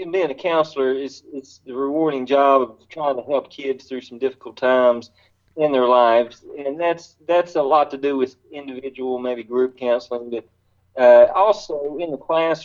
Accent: Georgia, United States; now in Knoxville, United States; originally I'm from Spalding County, but I am up here right outside of Knoxville, so this is big orange country

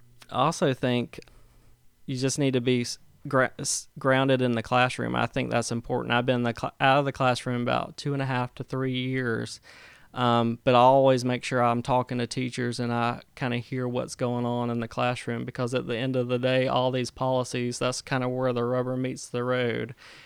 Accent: Vidalia, Georgia, United States; I'm actually from Toombs County. That's Vidalia, Georgia

